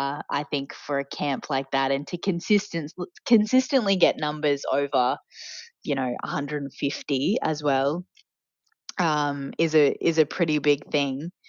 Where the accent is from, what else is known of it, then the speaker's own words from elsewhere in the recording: Queensland, Australia; But you know, even despite the fact that I'm a Queenslander